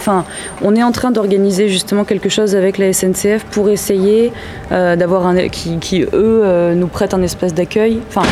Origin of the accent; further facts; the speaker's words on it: Auvergne-Rhône-Alpes, France; Moi, je viens du Cantal.